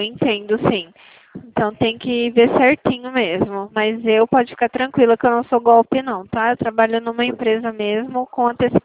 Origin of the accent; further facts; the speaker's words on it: Araras, São Paulo, Brazil; porque eu sou de Arara, São Paulo, né? Então o DDD daqui é 19.